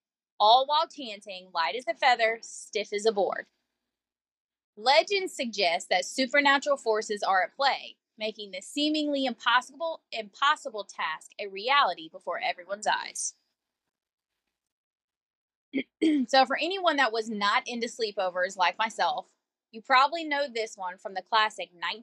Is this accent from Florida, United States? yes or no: no; Atlanta, Georgia, United States; Other than the couple of years spent in South Georgia, I grew up in Metro Atlanta, so the idea of camping was really exciting.